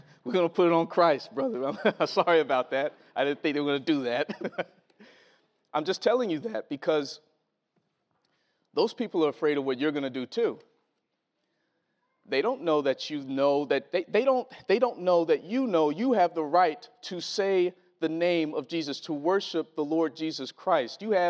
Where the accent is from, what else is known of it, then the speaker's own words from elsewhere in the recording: Mississippi, United States; People have asked me, since I moved here, what are the differences? Because I'm from Mississippi.